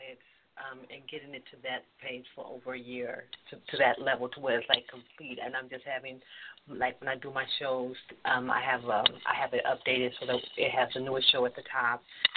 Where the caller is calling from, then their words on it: Columbus, Ohio, United States; Okay, I'm from Columbus, Ohio.